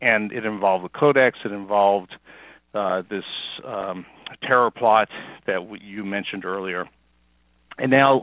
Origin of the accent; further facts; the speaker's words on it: New York, United States; I think as a kid growing up in New York, they did a tour, and selected parts of the Dead Sea Scrolls were on display, and I missed it.